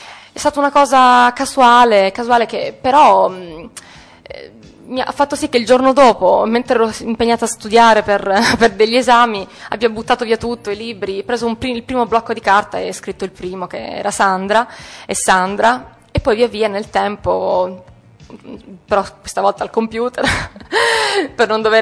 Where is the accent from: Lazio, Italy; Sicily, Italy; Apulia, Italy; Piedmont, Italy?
Apulia, Italy; Taranto; l'ho presentato anche a Taranto, nella mia città natale, la settimana scorsa